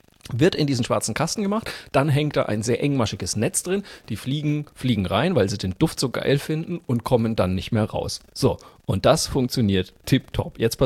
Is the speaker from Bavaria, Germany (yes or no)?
yes; Bavaria, Germany; ich bin ja Franke, bei uns ist das ja alles dasselbe.